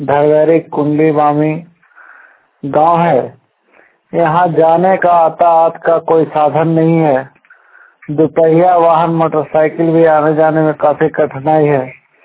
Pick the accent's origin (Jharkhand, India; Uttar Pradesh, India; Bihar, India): Jharkhand, India; Pratappur; ग्राम लिप्ता post Pratappur जिला चित्रा झारखंड का निवासी हूँ।